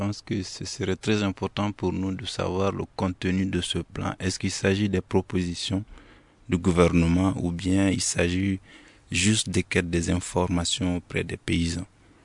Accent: Ségou, Mali; la zone là où je viens, l'Office du Niger

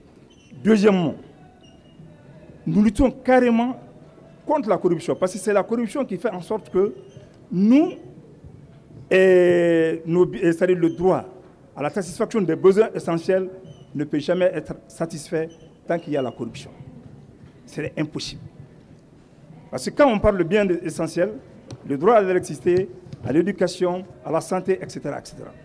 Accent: Mali; moi, en tant que Malien

